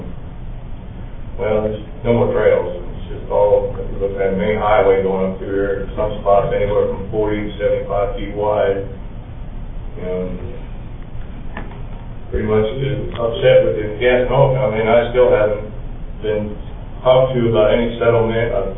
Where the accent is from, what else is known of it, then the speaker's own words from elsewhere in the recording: Utah, United States; I'm from Rich County. I'm a landowner.